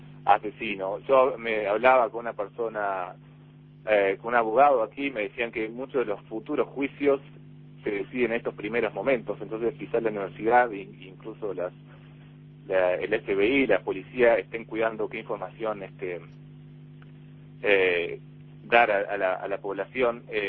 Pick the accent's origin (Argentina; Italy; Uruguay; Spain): Uruguay; also born or lived in Blacksburg, United States